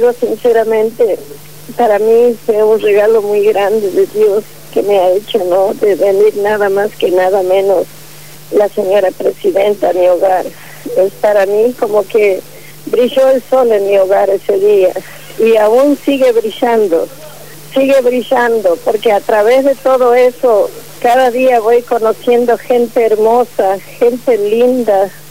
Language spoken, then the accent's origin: Spanish; Argentina; que todos podamos unirnos como argentinos